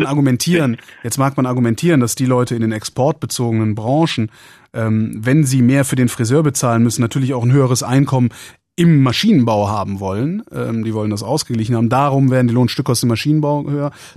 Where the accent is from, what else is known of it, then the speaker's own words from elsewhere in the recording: Germany; Wir sind halt Deutsche. Total langweilig, humorlos, präzise.